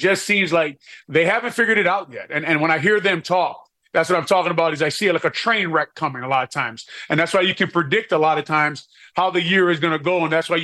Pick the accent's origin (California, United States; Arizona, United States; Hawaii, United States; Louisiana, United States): Hawaii, United States; I came from, as a music says there, I came from Hawaii and I was part of the 3-time state champs, the varsity team.